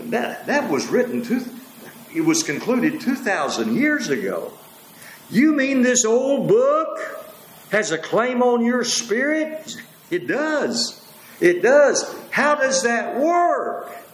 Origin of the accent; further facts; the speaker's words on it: Richland Hills, Texas, United States; In one of the largest, it used to be called Richland Hills. I grew up in Richland Hills.